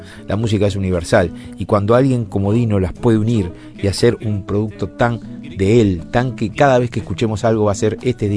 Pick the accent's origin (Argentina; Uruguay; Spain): Uruguay; lo que somos los uruguayos